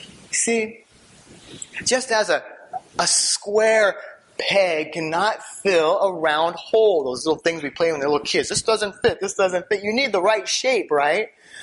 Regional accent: United States; I'd heard about Jesus my entire life growing up in America, okay?

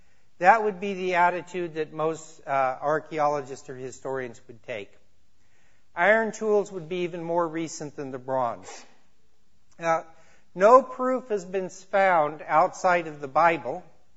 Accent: Missouri, United States; When I was growing up in Missouri, we used to go about once or twice a year to Barbosa's Mexican Restaurant.

